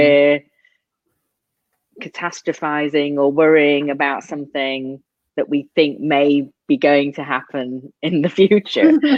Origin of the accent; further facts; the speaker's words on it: England, United Kingdom; You know, I'm from England, and my two best friends in the world are in England